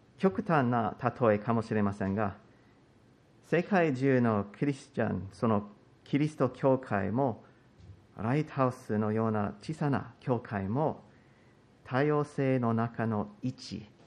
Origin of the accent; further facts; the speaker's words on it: United States; Japanese is a second language; その中で私のようなアメリカ人は実は少ない方です。